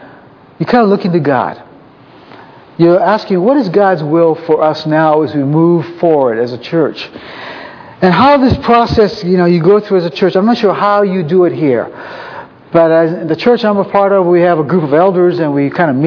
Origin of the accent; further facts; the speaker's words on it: Hawaii, United States; now in California, United States; And I was born and raised in Hawaii, and I've been spending most of my life here on the West Coast for the last 30-something years.